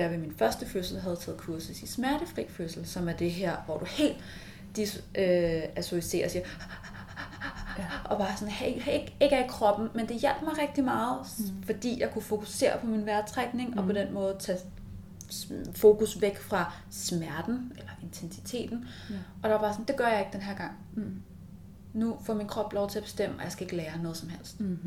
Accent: Møn, Zealand, Denmark; tage Møen, hvor jeg er vokset op

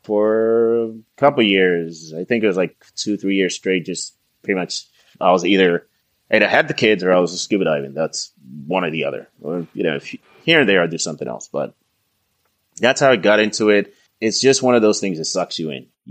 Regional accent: Lagos, Nigeria; Growing up in Lagos, it's a beach city, very similar to LA.

